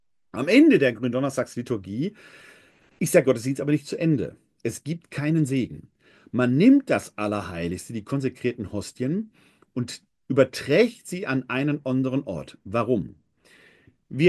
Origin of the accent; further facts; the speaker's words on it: Essen, North Rhine-Westphalia, Germany; Als ich jung war, war in meiner Heimatgemeinde in Essen-Altendorf, St. Clemens-Maria-Hofbau